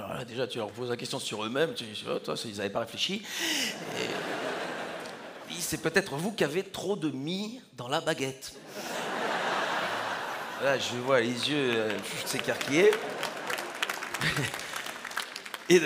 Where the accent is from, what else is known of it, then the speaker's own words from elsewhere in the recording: Belgium; Je leur dis « Je suis belge », et c'est important pour moi